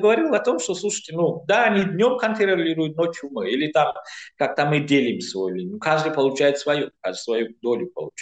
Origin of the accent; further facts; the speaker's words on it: Tajikistan; я из Таджикистана